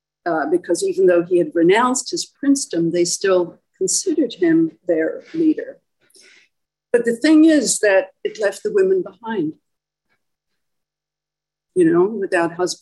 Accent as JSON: {"language": "English", "country": "Ireland", "tie": "born or raised there", "said": "For myself, growing up in Ireland in the 60s with the nuns"}